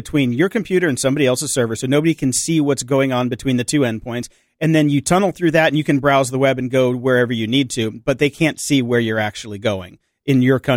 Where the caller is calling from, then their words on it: Russia; Hi, Jordan, Jason, and Jen. I'm your listener from Russia.